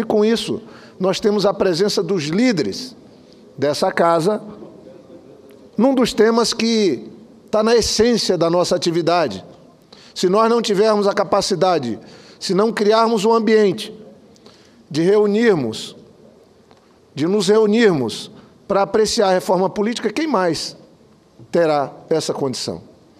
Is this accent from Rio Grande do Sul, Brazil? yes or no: no; Acre, Brazil; vim do Acre